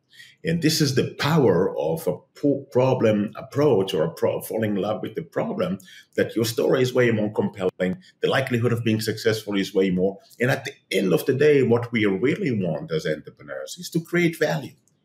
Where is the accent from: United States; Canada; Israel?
Israel; Tel Aviv, Tel Aviv District; I was born in Tel Aviv, and I was born and raised here in Israel, and ended up to be, as a teenager, a troublemaker, pretty smart one, but a troublemaker.